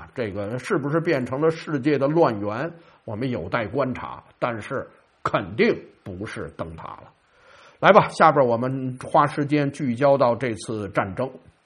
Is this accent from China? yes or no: yes; China; 实际上按照我们中国人的说法，他应该叫秘书长。